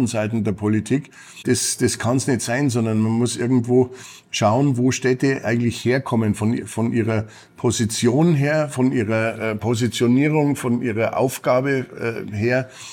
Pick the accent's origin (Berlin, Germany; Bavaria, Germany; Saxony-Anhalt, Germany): Bavaria, Germany; Munich; als Münchner